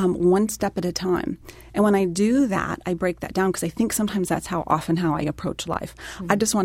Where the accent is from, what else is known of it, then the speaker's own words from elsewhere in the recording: New Mexico, United States; Yes, I grew up in New Mexico.